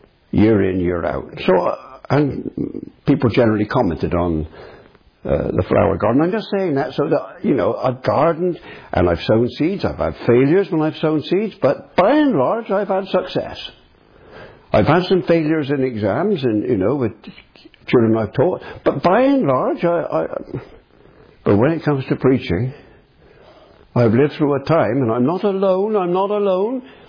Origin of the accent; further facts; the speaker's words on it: Bristol, South West England, United Kingdom; Where I was born, just outside Bristol, well, I was born in Bristol, but where I lived as a boy, just outside Bristol